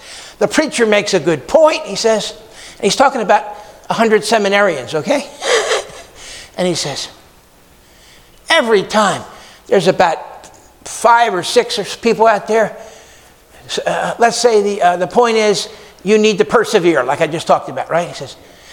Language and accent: English; Pennsauken, New Jersey, United States; on River Road in Camden and then Pensauken, New Jersey, my hometown, many times.